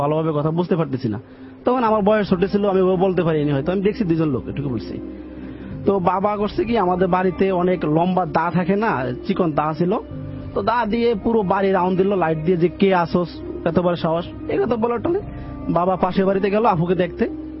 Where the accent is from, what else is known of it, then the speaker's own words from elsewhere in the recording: Bhola, Barisal Division, Bangladesh; আমার বাড়ি ভোলা, ভোলা গোসাইহাট বাজারে।